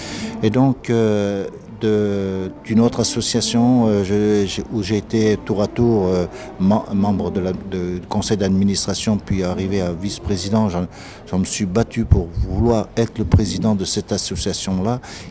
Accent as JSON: {"language": "French", "town": "Toulon", "region": "Provence-Alpes-Côte d'Azur", "country": "France", "said": "donc en France en l'occurrence, et plus précisément dans le Var, puisque moi je suis de Toulon"}